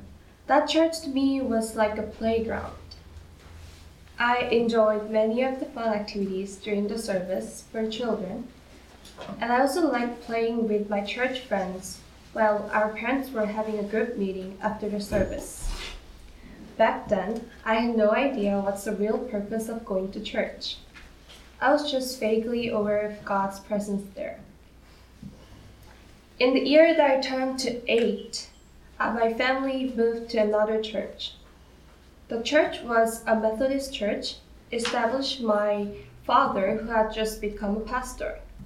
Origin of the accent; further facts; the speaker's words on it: Chuncheon, Gangwon, South Korea; I was born and raised in Chuncheon, Korea. And I grew up in a very Christian family because both my parents' families were Christian.